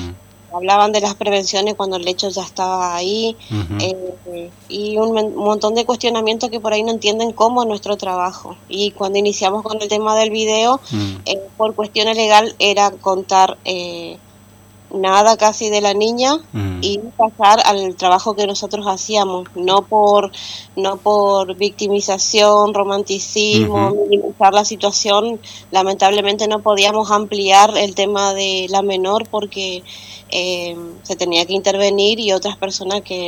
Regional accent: Puerto Libertad, Misiones, Argentina; Nosotros somos de Puerto Libertad, que queda acá a pasitos de Iguazú.

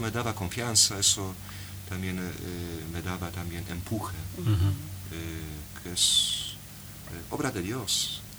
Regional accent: Poland; Spanish is a second language; now in Argentina; A los polacos también gusta mucho fútbol, pero sí, no tenemos éxitos como Argentina. Y no hablamos tanto de fútbol como acá.

